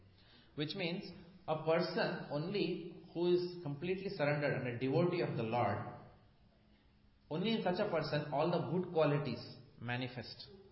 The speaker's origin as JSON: {"language": "English", "country": "India", "said": "especially since I come from India, whenever there is a problem, people run to the temple."}